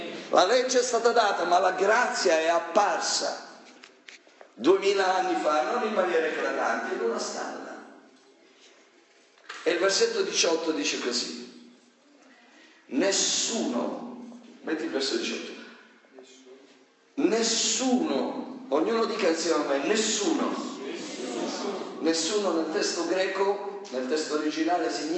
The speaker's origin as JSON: {"language": "Italian", "region": "Sicily", "country": "Italy", "said": "Io sono siciliano, quindi di pizzo me ne intendo un pochettino."}